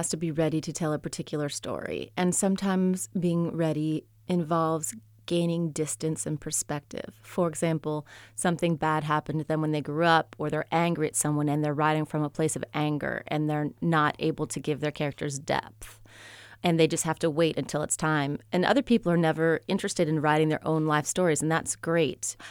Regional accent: Midwest, United States; now in Oxford, United States; And I'm originally from the Midwest. I went to the South for the first time at the University of Arkansas for graduate school.

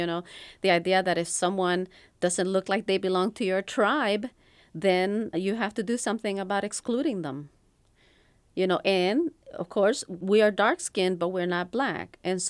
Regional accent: Puerto Rico; English is a second language; many Puerto Ricans were put into special classes because they thought that because we didn't speak English perfectly, it was some kind of learning disability. But once we did learn the language

